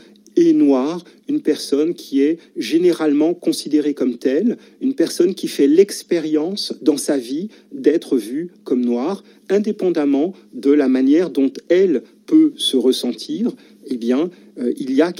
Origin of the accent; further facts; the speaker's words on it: France; Je suis un Français noir